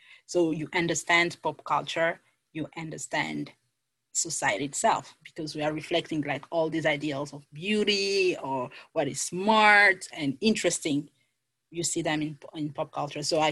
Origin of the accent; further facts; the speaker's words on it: DR Congo; I'm a millennial, makeup and the fashion, because I come from the Democratic Republic of the Congo, where fashion is almost a religion, if not a religion.